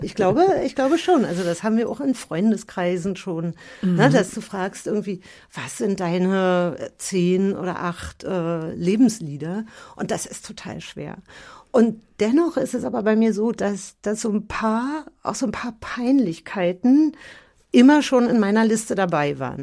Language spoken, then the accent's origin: German; East Germany, Germany; Ich komme ja aus der DDR und wir haben, glaube ich, jeden Sommer an der Ostsee verbracht.